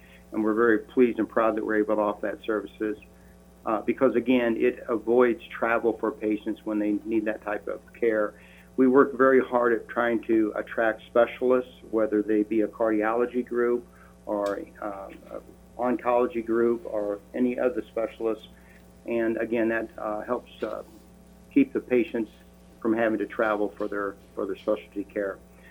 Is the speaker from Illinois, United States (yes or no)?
yes; Illinois, United States; We're all from Macoupin County, born and raised, so to speak.